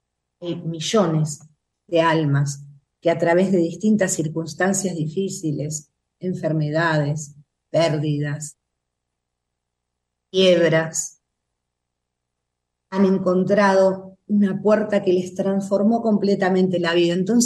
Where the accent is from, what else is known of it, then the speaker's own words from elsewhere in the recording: Buenos Aires, Argentina; now in Mar del Plata, Argentina; Yo vivo en Mar del Plata, soy porteña, pero vivo acá en Mar del Plata por ahora, voy a ir para otro lado en breve